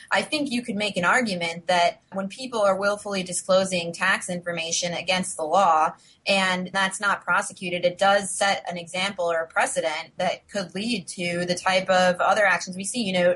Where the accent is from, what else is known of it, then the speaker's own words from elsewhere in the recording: Minnesota, United States; now in New York City, United States; Well, Greg, I'm from Minnesota, so don't pin these guys on me.